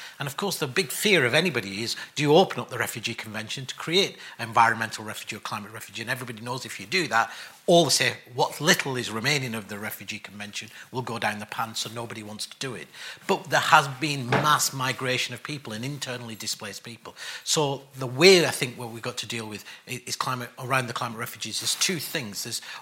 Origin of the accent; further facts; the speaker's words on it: North West England, United Kingdom; when aerospace in Lancashire, I forgot about Lucas Aerospace from my hometown.